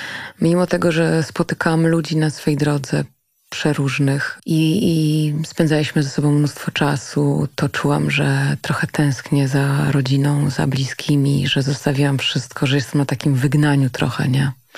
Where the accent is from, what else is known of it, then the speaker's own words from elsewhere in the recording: Hamburg, Germany; first language German; Wychowywałam się, urodziłam się w Hamburgu i przez pierwsze 6 lat mówiłam po niemiecku.